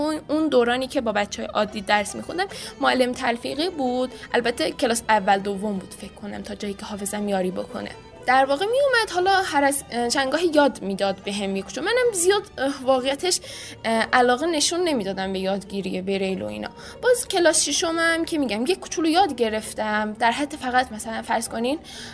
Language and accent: Persian; Bonab, East Azerbaijan, Iran; شهرمون چون کوچیکه تیسوشان جداگانه نداره، ما بناب درس خوندیم